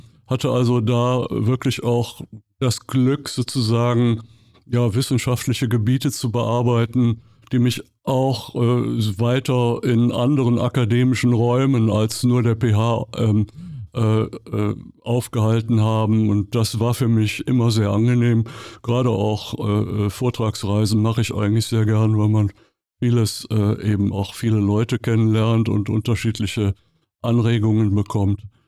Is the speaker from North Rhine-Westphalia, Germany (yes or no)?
yes; Düsseldorf, North Rhine-Westphalia, Germany; born there; Ich bin 1959 in Düsseldorf geboren, also NRW.